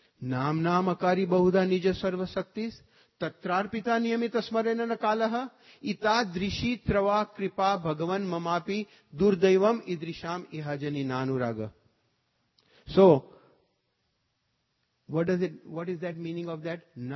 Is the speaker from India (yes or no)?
yes; India; See, I am from India, right?